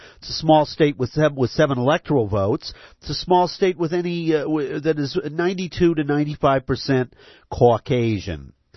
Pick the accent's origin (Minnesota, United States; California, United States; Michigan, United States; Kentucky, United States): California, United States; or in my home state of California.